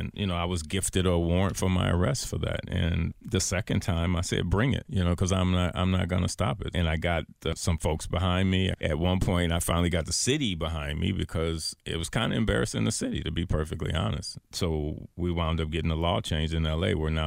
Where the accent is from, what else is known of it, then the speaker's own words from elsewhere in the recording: Los Angeles, California, United States; Yeah, I grew up in Florence and Normandy, Florence and Butlong. Yep.